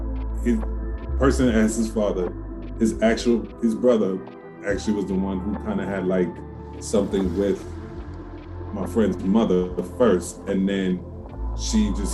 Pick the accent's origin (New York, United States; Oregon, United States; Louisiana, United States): New York, United States; New York City; born there; I was born in Bed-Stuy. So when I was living out here, it was the apex of the crack era.